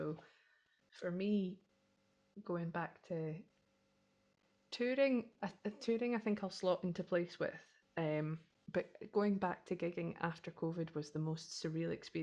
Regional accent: Scotland, United Kingdom; This is one of these things where being Scottish, you look at the pronunciation of a place name and you think, can't be that, and actually it is.

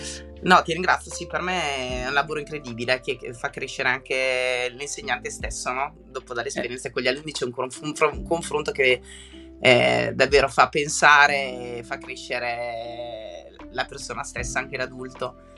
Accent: Rimini, Emilia-Romagna, Italy; io sono di Rimini

